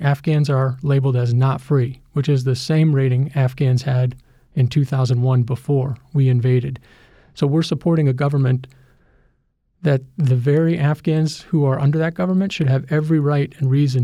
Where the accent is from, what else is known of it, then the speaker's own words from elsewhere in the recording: United States; As an American